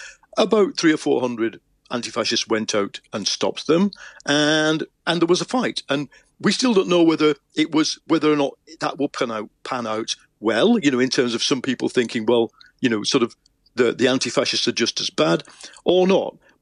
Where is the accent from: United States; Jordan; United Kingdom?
United Kingdom; Leigh, North West England; I mean, my hometown in the northwest of England, Lee